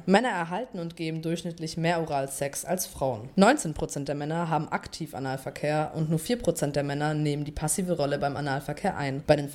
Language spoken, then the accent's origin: German; Greece; was ich als Griechin bestätigen kann.